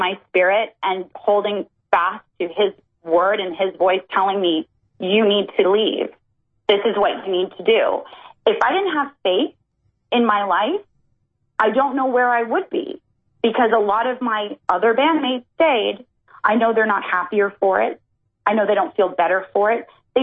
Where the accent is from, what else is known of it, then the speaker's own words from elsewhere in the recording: Las Vegas, Nevada, United States; It's my hometown, Vegas.